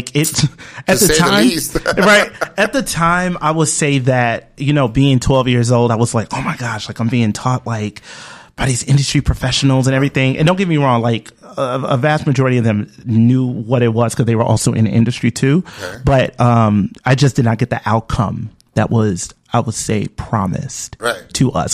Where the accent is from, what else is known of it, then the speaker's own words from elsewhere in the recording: Chicago, Illinois, United States; now in Los Angeles, United States; but, yeah, I'm from Chicago. So I went to the grammar school I was at.